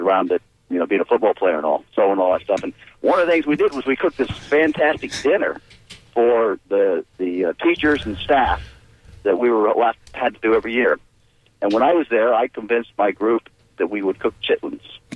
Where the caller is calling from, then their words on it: Land O'Lakes, Florida, United States; Good morning. … from Land